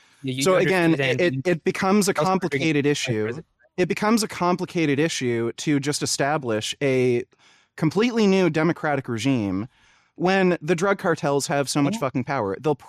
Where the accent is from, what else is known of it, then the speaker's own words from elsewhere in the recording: Canada; I'm Canadian.